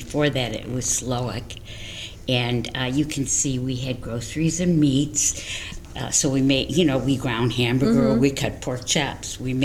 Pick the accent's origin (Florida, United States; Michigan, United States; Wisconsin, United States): Michigan, United States; Detroit; I grew up on the southwest side of Detroit, around Livernois, Michigan, in a Polish enclave, and behind a Polish grocery store that belonged to my grandparents